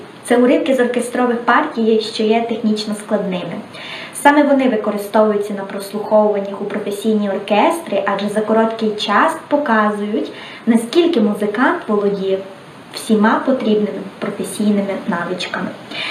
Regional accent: Zakarpattia Oblast, Ukraine; now in Lviv, Ukraine; мені 24 роки. Родом я з Закарпаття, навчаюсь у Львові.

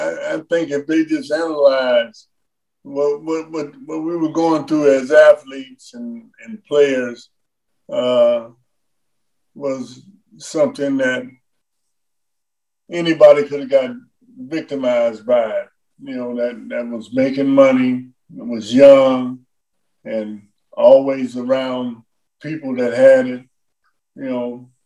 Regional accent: Cincinnati, Ohio, United States; I was from Cincinnati

